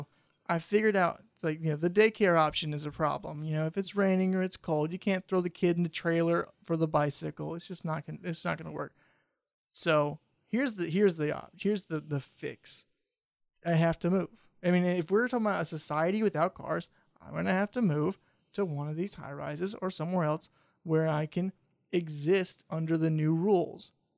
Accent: United States; I am an American. We'll take American ideals and American laws.

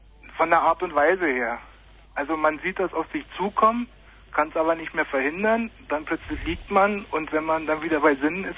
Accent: Berlin, Germany; Aus Berlin.

